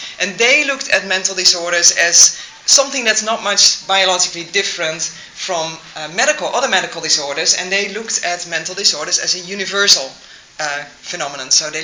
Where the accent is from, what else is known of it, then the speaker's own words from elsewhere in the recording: Netherlands; I'm originally from the Netherlands.